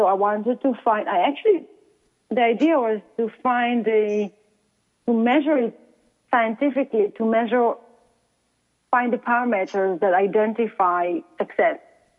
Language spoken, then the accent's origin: English; Israel; So I was born and brought up in Israel.